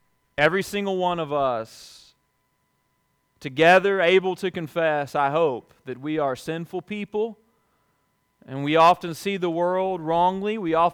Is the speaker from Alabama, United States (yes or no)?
yes; Dothan, Alabama, United States; I stumbled into a Lifeway Christian bookstores in Dothan, Alabama, my hometown.